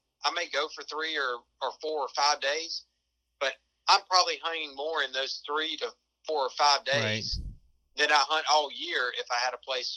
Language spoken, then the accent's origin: English; Alabama, United States; I'm an Alabamian. I'm still in Alabama. But I was from South Alabama. Now I'm in about mid Alabama or North Alabama